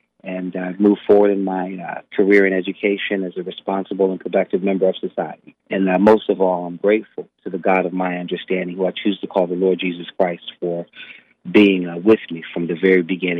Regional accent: Youngstown, Ohio, United States; also born or lived in Paris, France; I was born in Paris, France, and I was adopted by my grandmother, a single black woman here in the city of Youngstown, two generations older than I, and she adopted me and my twin brother, and we were raised in Youngstown from the ages of five onward.

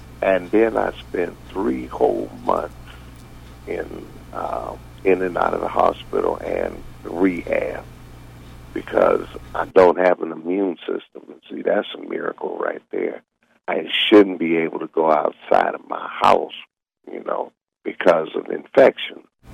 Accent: Youngstown, Ohio, United States; Well, I was born and raised in Youngstown, and I've worked at Youngstown Sheet 2 for a number of years.

